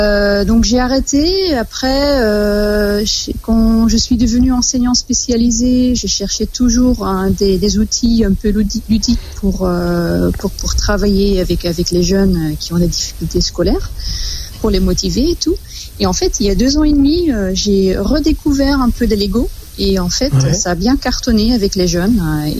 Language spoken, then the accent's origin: French; Flanders, Belgium; French is a second language; now in Angers, France; Oui, en fait, je suis belge, je suis flamande. Ça fait 6 ans et demi que je suis à Angers.